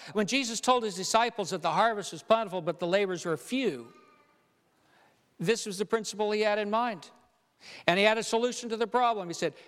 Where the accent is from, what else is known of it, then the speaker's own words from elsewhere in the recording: Ethiopia; moved away; I grew up in Ethiopia. And when we immigrated, we were Seventh-day Adventists in Ethiopia, my family.